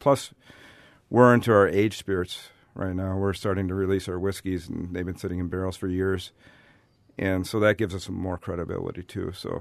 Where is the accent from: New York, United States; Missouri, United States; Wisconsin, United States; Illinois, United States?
Wisconsin, United States; Merrill; moved away as an adult; also born or lived in Minnesota; I grew up in Wisconsin. I grew up in Merrill, Wisconsin, but then I went to school at the University of Minnesota, and I was living there.